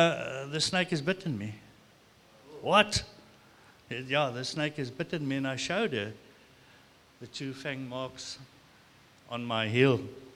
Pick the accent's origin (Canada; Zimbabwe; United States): Zimbabwe; I grew up in Rhodesia, Zimbabwe, and I was still a chokerki. I was still crawling.